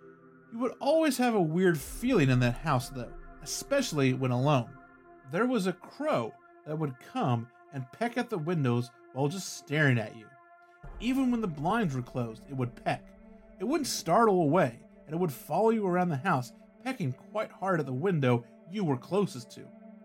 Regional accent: Australia; I'm Australian.

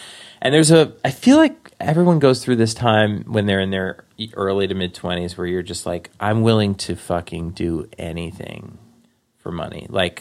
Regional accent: Forest Hills, New York, United States; because we had moved actually, I grew up in Forest Hills. We moved to Whitestone, which is another part of Queens.

